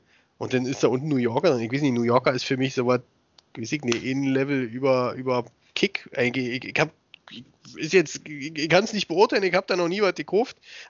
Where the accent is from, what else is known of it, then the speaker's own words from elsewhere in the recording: Berlin, Germany; als Berliner ist ja Stadt auch immer relativ